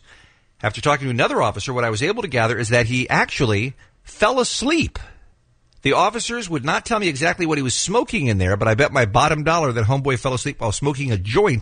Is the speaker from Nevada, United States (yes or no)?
no; California, United States; now in San Francisco, United States; Yeah, I'm 23 years old. I'm from Southern California, but I'm finishing up my last year of college in San Francisco.